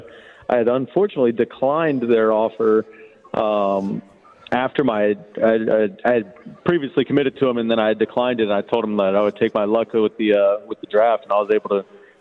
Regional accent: Alvin, Texas, United States; So growing up in Alvin, I had fallen off a horse when I was 9 years old

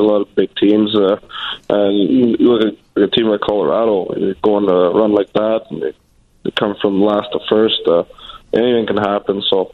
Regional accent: Montreal, Quebec, Canada; In Montreal.

